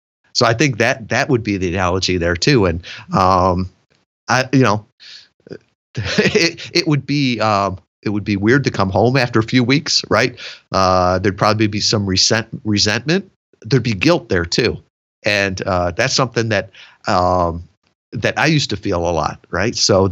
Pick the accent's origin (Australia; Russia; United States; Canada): United States; Chicago, Illinois; I grew up in Chicago around John Wayne Gacy, mass murderer, just awful.